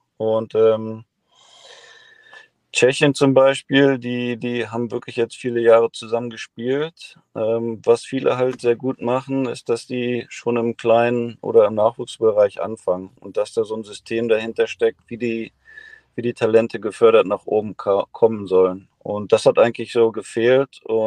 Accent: Berlin, Germany; Auch alter Berliner, ich komme ja auch aus Berlin

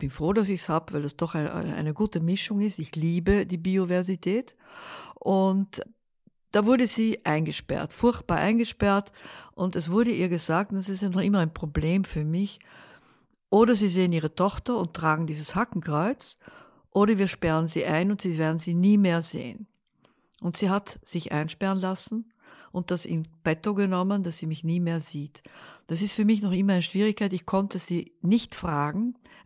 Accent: Netherlands; Und wir wurden dann als Holländer, mein Vater wurde sofort geholt und in ein Lager in Sumatra gesteckt.

